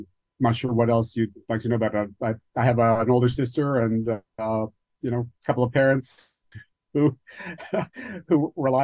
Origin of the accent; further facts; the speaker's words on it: Montreal, Quebec, Canada; I was born and raised in Montreal, in a section of town called Côte-Saint-Luc, which was a young, sort of newly formed suburb. It used to be farmland, but there was this new tract of houses that young families moved into.